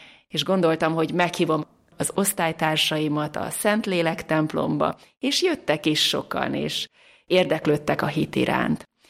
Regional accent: Győr, Győr-Moson-Sopron, Hungary; a Jézus szíve nővérek társaságának tagja. Győrben nevelkedtem, katolikus családban.

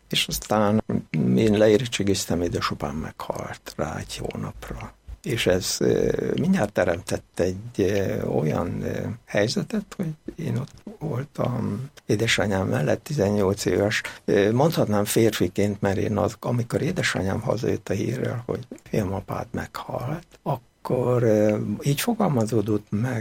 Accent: Budapest, Hungary; A középiskolába aztán Pestre kerültem, mert Újpesten laktunk, és a belvároson túl jártam iskolába

